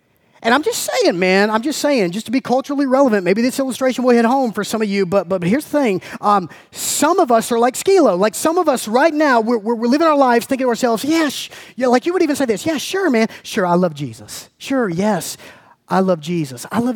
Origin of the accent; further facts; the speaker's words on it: United States; as an American living in the suburbs of Atlanta